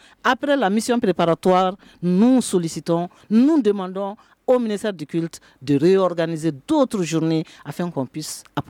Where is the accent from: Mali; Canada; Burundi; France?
Mali; nous sommes tous des Maliens.